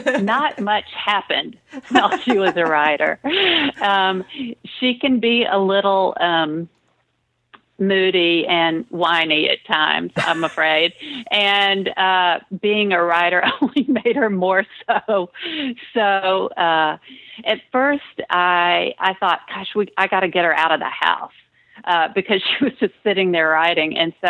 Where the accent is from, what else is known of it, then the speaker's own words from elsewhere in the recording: Atlanta, Georgia, United States; all that is based on the house I grew up in Atlanta.